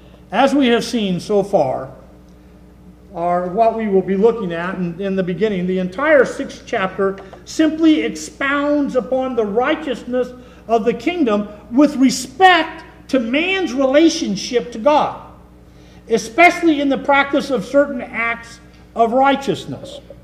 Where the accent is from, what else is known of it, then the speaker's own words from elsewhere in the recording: Fullerton, California, United States; also born or lived in Brea; We grew up in Orange County, Fullerton, Brea.